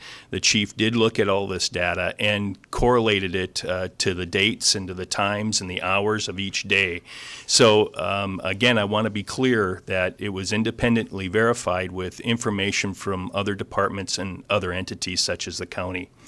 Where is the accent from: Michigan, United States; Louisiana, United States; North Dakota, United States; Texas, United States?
North Dakota, United States; Valley City; I've been back in Valley City now 4.5 years. I grew up in Valley City.